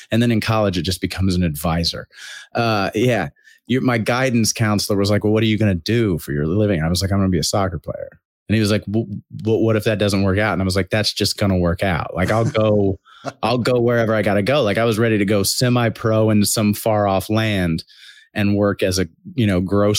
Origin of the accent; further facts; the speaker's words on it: Alexandria, Indiana, United States; also born or lived in New Castle; I was born and raised in Alexandria, Indiana. And then 7th grade, we moved to Newcastle, Indiana.